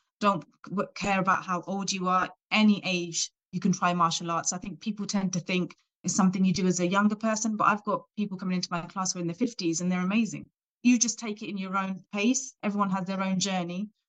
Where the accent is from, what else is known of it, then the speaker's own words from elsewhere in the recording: South West England, United Kingdom; now in Luton, United Kingdom; So I'm from Dorset. So when I go to Dorset sometimes to visit my family, I hold self-defense classes there as well.